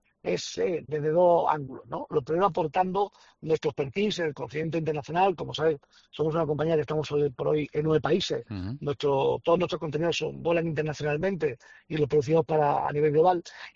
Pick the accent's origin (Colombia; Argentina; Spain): Spain; Granada, Andalusia; más allá como granadino, que me siento orgulloso de mi ciudad